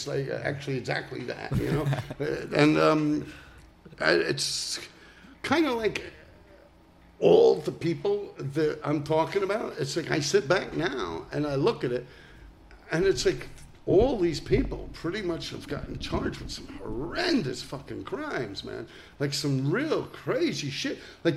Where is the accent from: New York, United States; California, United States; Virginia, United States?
New York, United States; Manhattan; See, we're from Manhattan, so it's always motorcycles.